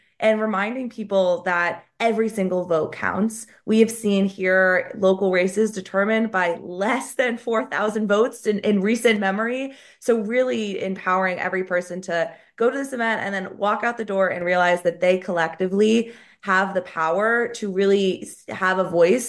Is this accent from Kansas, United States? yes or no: no; Woodstock, New York, United States; I am a Hudson Valley local. I am from Woodstock, and this entire team is from the community, which I think is really special.